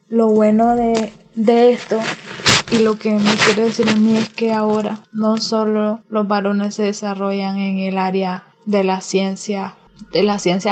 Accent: Nicaragua; soy nicaragüense, soy geofísica

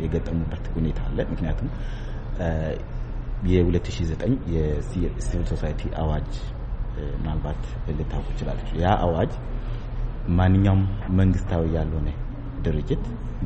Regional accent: Kibish, Southern Nations, Nationalities, and Peoples' Region, Ethiopia; ተወልጄ ያደግኩት ኪቢሽ የምትባል የድንበር ከተማ ነው። ኪቢሽ ማለት በደቡብ ክልል ደቡብ ኦሞ ዞን በኛንጋቶም ወረዳ በኬንያ በኢትዮጵያና በደቡብ ሱዳን ድንበር መካከል የምትኖር ትንሽ

